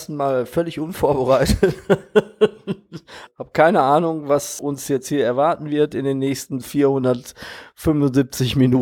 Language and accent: German; Gelsenkirchen, North Rhine-Westphalia, Germany; meine Jugend in Gelsenkirchen verbracht und war auf einer sehr großen Gesamtschule in Gelsenkirchen.